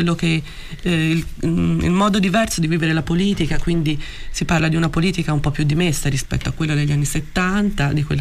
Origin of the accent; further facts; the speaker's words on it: Florence, Tuscany, Italy; sono fiorentina, è legata alla mia città.